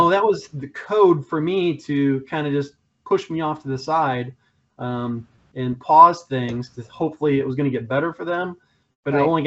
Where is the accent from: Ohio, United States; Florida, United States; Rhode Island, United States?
Ohio, United States; Columbus; No, well, Columbus, Ohio is my hometown. That's where I live.